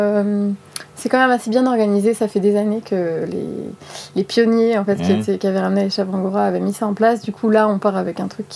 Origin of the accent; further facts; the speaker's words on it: Brittany, France; Moi, je suis bretonne.